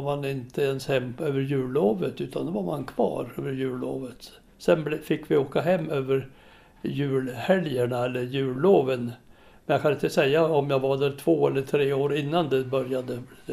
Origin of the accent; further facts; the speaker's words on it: Frostviken, Jämtland County, Sweden; Jag är född uppe i Frostviken. Vi bodde första tiden av mitt liv i en by som heter Inviken.